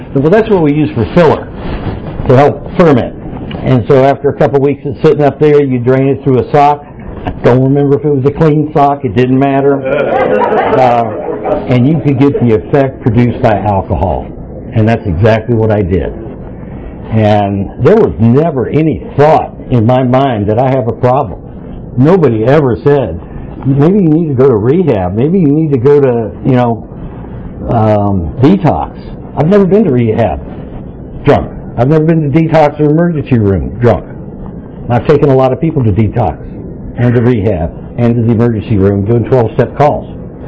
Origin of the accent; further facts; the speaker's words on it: Georgia, United States; born there; You know, I was born in Georgia, and it's some kind of inherited thing that you ought to know how to make moonshine or homemade booze when you're born in Georgia.